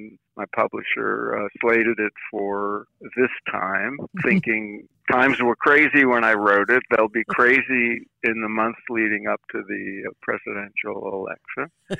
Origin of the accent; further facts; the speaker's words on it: Brooklyn, New York, United States; also born or lived in Philadelphia; now in Los Angeles, United States; I live in Los Angeles. I grew up in Brooklyn and once lived in Philadelphia.